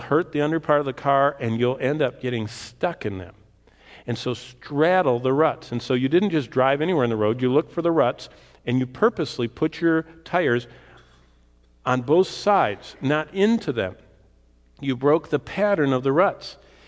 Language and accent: English; Bath Township, Michigan, United States; also born or lived in Lansing / East Lansing; I mean, I grew up in Lansing, East Lansing, Bath Township, in this unpaved road